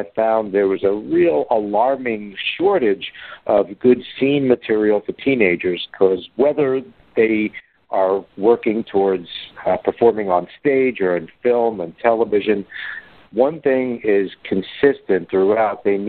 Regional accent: New York City, New York, United States; I've known since I was a little itty-bitty tyke growing up in the Bronx, New York, since I was about 4 or 5 years old.

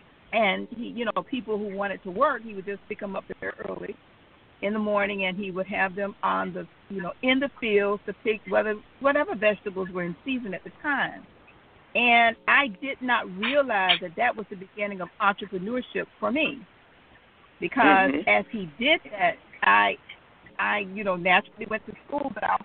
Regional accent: Riviera Beach, Florida, United States; Well, naturally, I was born and raised in Riviera Beach, actually born on a street that used to be called Comus Avenue, right in front of Goodmark Park.

